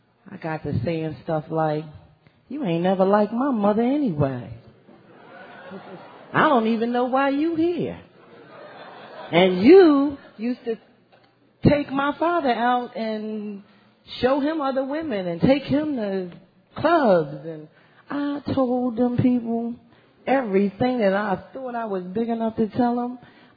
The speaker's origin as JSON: {"language": "English", "town": "Philadelphia", "region": "Pennsylvania", "country": "United States", "said": "I am an alcoholic. Hi, everyone. I'm from Philadelphia, and my home group is the Parkside Group."}